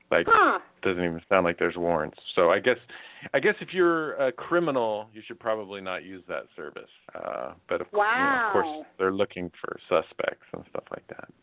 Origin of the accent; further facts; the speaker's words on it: New Mexico, United States; born there; because I was born in New Mexico, I thought that I was like Native American. I really felt connected to that culture.